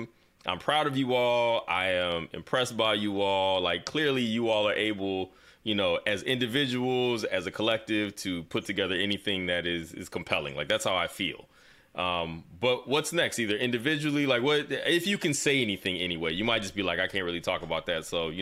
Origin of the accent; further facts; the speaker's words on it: the South, United States; it just really sent me in a way that I wasn't prepared for as a Southerner.